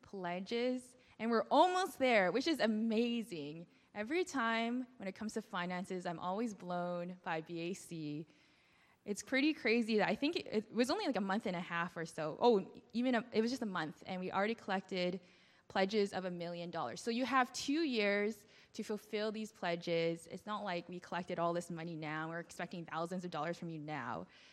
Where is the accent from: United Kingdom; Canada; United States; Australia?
Canada; Saskatchewan; now in Vancouver, Canada; I'm originally from Saskatchewan, so moving to Vancouver to BC is pretty amazing. I went from like minus 40 degree weather with wind chill to like plus 4 degrees in the middle of December.